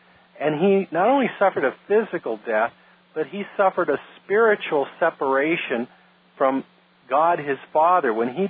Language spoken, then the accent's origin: English; California, United States; When I was growing up, I grew up in California.